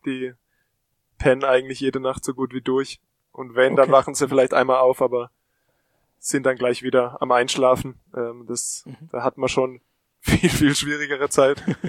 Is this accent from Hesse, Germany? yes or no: no; Pforzheim, Baden-Württemberg, Germany; Genau, also Pforzheim ist nicht ganz so weit von hier, bis Heidelberg sind es, glaube ich, 80 Kilometer.